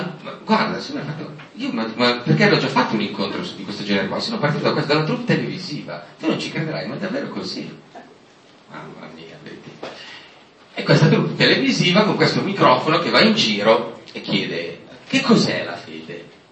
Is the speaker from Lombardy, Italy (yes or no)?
yes; Casteggio, Lombardy, Italy; Ho 40 anni quasi, sono originario di Casteggio, provincia di Pavia, vicino a Voghera.